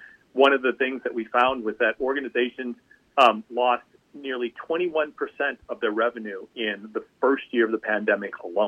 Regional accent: St. Louis, Missouri, United States; Another Midwesterner. I'm from St. Louis originally.

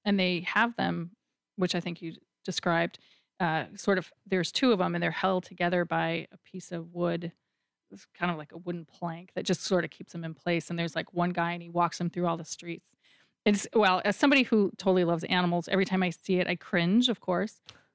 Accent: Chicago, Illinois, United States; also born or lived in Milan, Italy; in Milan, a city where I'd spent so much of my teenage youth. That winter, a girlfriend of mine that I grew up with in Chicago came out for a visit.

